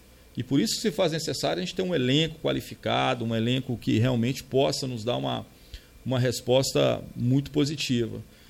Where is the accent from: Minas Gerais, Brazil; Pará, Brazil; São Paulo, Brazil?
Minas Gerais, Brazil; Belo Horizonte; eu sou de BH